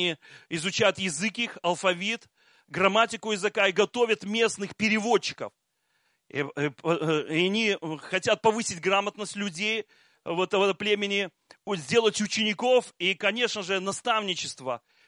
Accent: Belarus; я белорус

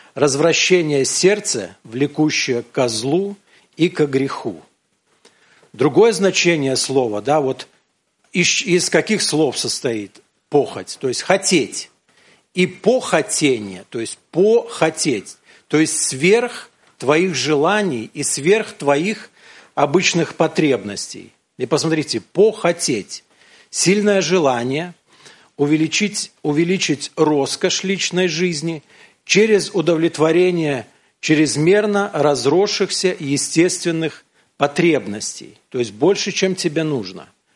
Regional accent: Belarus; И когда мы, белорусы, говорим «сад», ну что у нас в саду в белорусском растет?

